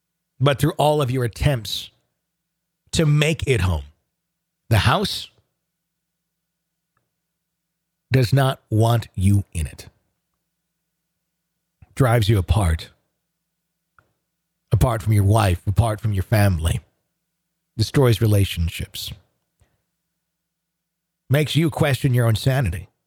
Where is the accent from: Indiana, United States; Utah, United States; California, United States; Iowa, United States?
Indiana, United States; Terre Haute; I grew up in North Terre Haute, Indiana.